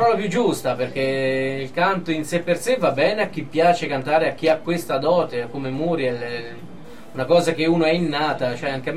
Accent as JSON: {"language": "Italian", "region": "Umbria", "country": "Italy", "tie": "born there", "said": "sono nato nella provincia di Perugia e da quando sono venuto a Perugia proprio per lavorare in questo settore"}